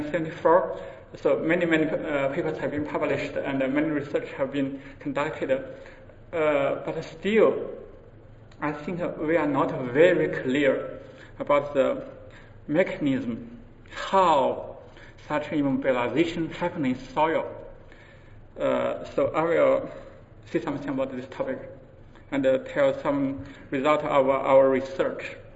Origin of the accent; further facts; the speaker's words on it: China; English is a second language; now in Cincinnati, United States; I'm from China, and at present I'm a visiting scholar in Dr. Kirk's group in Cincinnati, Ohio.